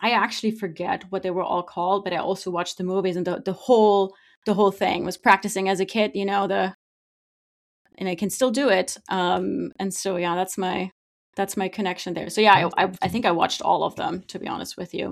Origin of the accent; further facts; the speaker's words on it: Germany; English is a second language; now in United States; I'm originally from Germany, but I've been in the U.S. for a very long time.